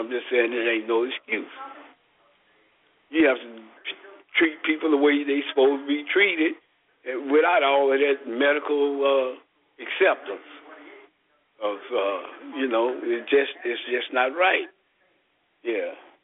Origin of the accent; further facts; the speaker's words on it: Bonton, Texas, United States; I'm from Bonton, Texas. Yeah, the true home of Bonton.